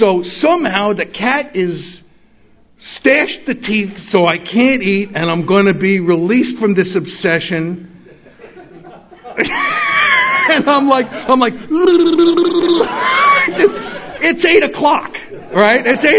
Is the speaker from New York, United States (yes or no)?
yes; New York, United States; I grew up in the Bronx. I lived in New York my whole life. It's wonderful for me to come home.